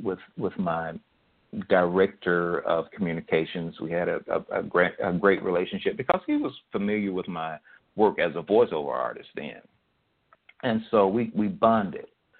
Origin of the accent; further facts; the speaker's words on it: Birmingham, Alabama, United States; And just as I was walking up the steps to my house in Birmingham, and I grew up in Woodlawn